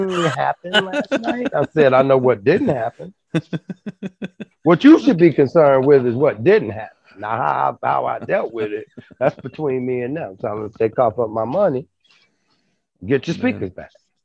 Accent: Vermont, United States; I'm like, we're from Vermont. We can't come back to New Jersey.

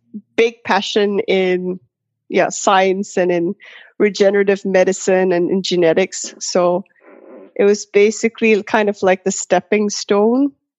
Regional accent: Kuala Lumpur, Malaysia; moved away as an adult; now in Australia; I was born in Malaysia, so in Kuala Lumpur, and I did my primary school, high school there, and then I moved to Australia when I was 18.

